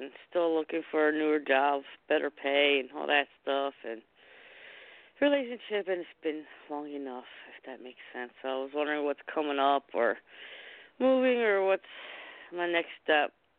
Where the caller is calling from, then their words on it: New Jersey, United States; from New Jersey.